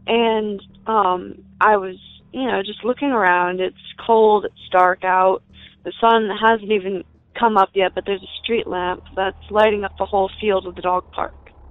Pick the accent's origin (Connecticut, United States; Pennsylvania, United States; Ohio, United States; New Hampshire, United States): Ohio, United States; Cincinnati; I'm from rural Cincinnati, Ohio, just outside of Bethel. Now, my family, they come from the Kentucky Appalachian Mountains, and of course, we're very superstitious people